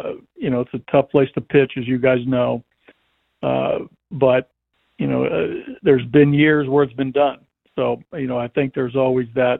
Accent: Washington, United States; I coached Little League, in my hometown up in Washington State.

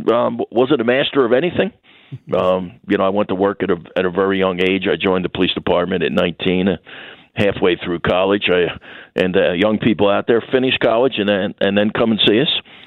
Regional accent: Philadelphia, Pennsylvania, United States; Born and bred my entire life.

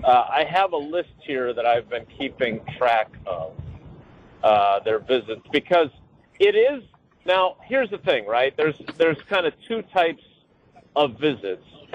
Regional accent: Milwaukee, Wisconsin, United States; We're approaching the great city of Milwaukee, my hometown, and hopefully it continues to be nice and light for us.

